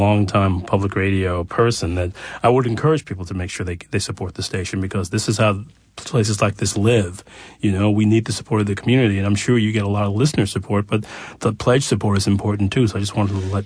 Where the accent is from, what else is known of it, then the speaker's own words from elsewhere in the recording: Detroit, Michigan, United States; Because I grew up in Detroit